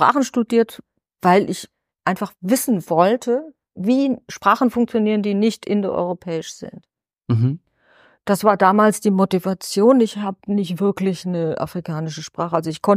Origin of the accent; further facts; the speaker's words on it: Germany; ich als Deutsche, die Serbisch oder Kroatisch konnte, also in dem Fall überwiegend Kroatisch